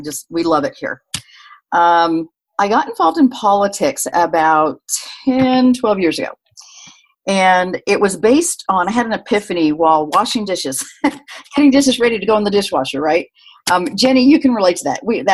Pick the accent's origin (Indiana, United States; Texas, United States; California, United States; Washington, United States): California, United States; now in Utah, United States; Well, I was born in the Eastern U.S. when my dad was in the Army. And when he retired, his dream had always been to live in California. So I grew up in California.